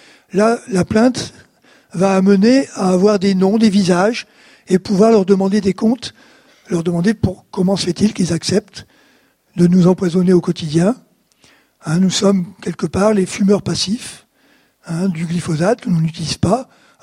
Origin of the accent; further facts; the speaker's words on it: Occitanie, France; Je viens d'Ariège, je ne sais pas si vous connaissez l'Ariège, mais c'est une région, une jolie région.